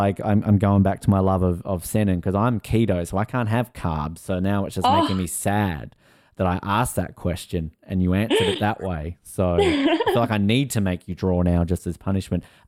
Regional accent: Tasmania, Australia; now in Sydney, Australia; I'm from Tasmania, Jess, and I live in Sydney.

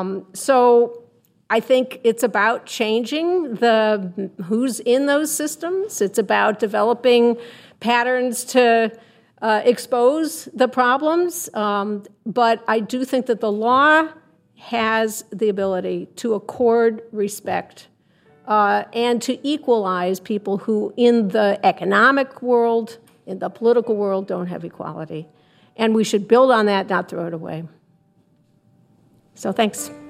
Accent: Chicago, Illinois, United States; I'm from Chicago, I know about corruption.

